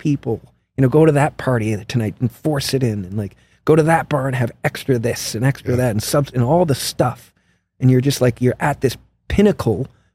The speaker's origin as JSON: {"language": "English", "town": "Ajax", "region": "Ontario", "country": "Canada", "lives_now": "Manhattan, United States", "said": "living in this cool apartment in Manhattan. Like I'm from Ajax."}